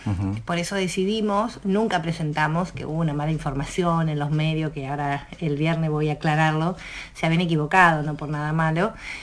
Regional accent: Rosario, Santa Fe, Argentina; soy nacida en Rosario, soy santafesina

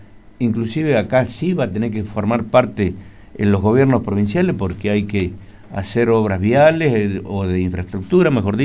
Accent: Argentina; Los que estamos dormidos somos los argentinos, una vez más.

